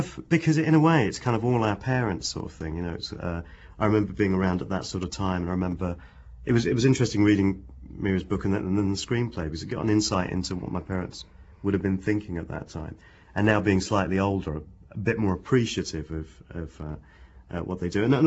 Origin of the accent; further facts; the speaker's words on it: London, United Kingdom; born there; even though I was born in London.